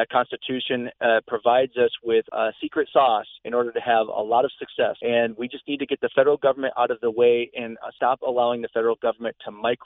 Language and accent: English; New York, United States; Initially, or originally, I should say, from upstate New York in the snow belt of the world.